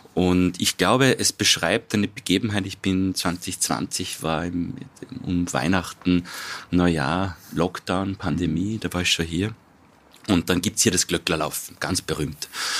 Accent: Salzburg, Austria; ich als Salzburger

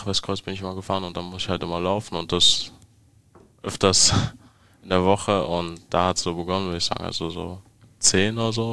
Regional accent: Berlin, Germany; Also ich bin in Wedding geboren, also Nähe Morbid, ist so eine Brücke gibt's da und das Morbita-Teil, wenn du über die Brücke gegangen bist, warst du im Wedding und da habe ich direkt gewohnt

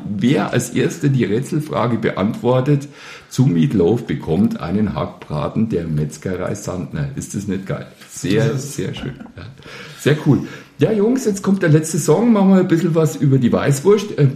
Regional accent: Bavaria, Germany; als bei uns in Oberfranken Topwurst.

